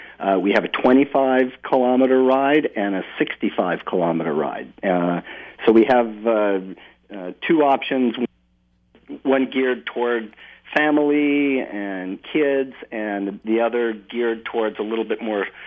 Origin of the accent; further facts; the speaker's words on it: California, United States; moved away as an adult; I came from California 7 years ago. We moved up here with our family